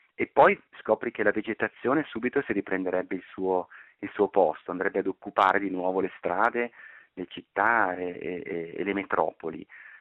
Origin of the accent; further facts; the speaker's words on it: Bergamo, Lombardy, Italy; Io abito a Bergamo, sono bergamasco, anche se lavoro all'Università di Padova